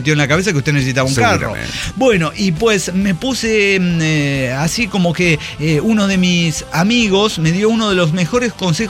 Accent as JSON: {"language": "Spanish", "town": "Mar del Plata", "region": "Buenos Aires Province", "country": "Argentina", "lives_now": "Ireland", "said": "mi estancia aquí en Irlanda. Yo soy de Argentina, de Mar del Plata."}